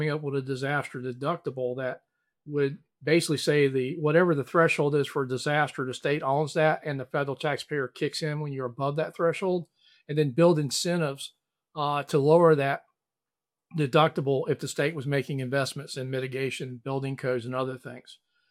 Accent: Florida, United States; I mean, my home state of Florida, for all of its challenges, has one of the stronger building codes in the nation

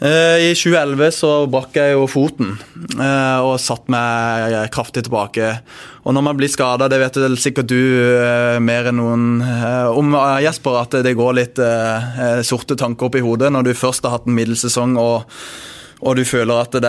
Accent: Bergen, Vestland, Norway; jeg har ikke det, men jeg kommer jo fra Bergen

